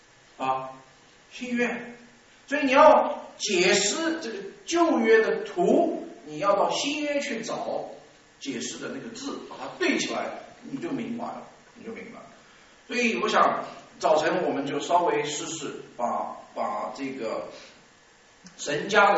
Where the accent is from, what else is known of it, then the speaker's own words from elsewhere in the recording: China; 看图识字，这是我们中国人学中国字的方法。